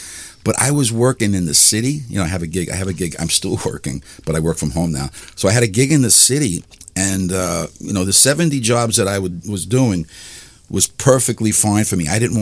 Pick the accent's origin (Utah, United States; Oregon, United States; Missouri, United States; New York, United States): New York, United States; Bellmore; And he was in a local band in Belmore. I grew up in Belmore.